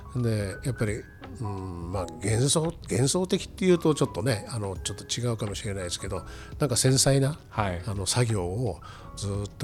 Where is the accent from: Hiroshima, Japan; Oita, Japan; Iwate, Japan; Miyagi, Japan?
Miyagi, Japan; Murata; 僕はあの山形の隣の宮城県出身なんですけど、宮城の柴田郡村田町っていうところがありまして